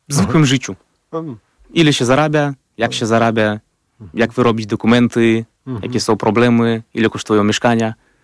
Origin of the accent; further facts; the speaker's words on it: Belarus; first language Russian; Polish is a second language; ja z nim się przywitałem po rosyjsku, bo jednak to jest mój pierwszy język, tak. Nie patrząc na to, że jestem z Białorusi.